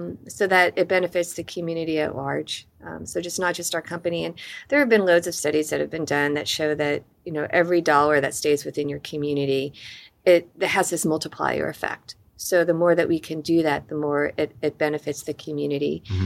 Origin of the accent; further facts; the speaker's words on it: New Jersey, United States; born there; also born or lived in Utah / Arizona / Michigan / Missouri; So I was born in New Jersey, then lived in Utah, Arizona, went to college in Michigan, and then Missouri, and then met Jeff in Washington State.